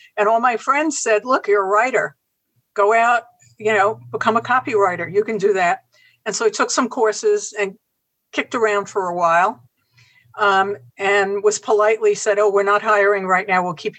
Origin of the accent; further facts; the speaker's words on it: New York City, New York, United States; born there; I was born in Uptown Manhattan.